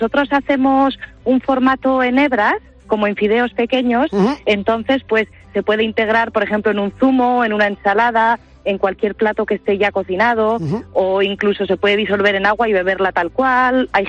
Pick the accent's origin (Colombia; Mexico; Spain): Spain; Navarre; also born or lived in Gipuzkoa; nosotros somos de Navarra y de Guipúzcoa